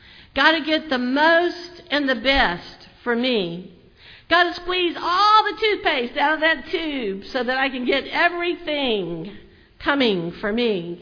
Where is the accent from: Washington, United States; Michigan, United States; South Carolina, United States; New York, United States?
South Carolina, United States; I come from a football family. But I became a Clemson fan, and I'm from South Carolina originally.